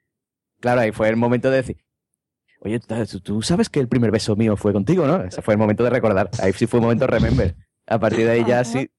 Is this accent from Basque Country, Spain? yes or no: no; Madrid, Community of Madrid, Spain; Es que como soy de Madrid...